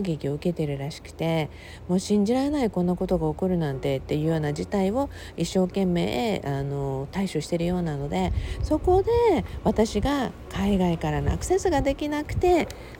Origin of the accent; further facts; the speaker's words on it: Okinawa, Japan; 私は地元沖縄を応援しようと思い